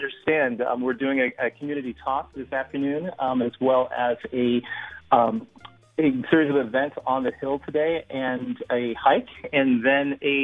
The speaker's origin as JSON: {"language": "English", "town": "Los Angeles", "region": "California", "country": "United States", "tie": "born or raised there", "said": "Well, as an African-American myself, having grown up in Los Angeles, I'm originally from California"}